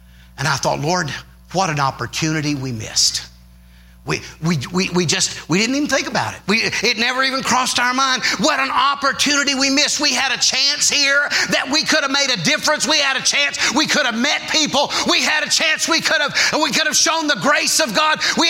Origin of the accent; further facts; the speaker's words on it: Georgia, United States; I grew up in Georgia, and my grandparents were farmers.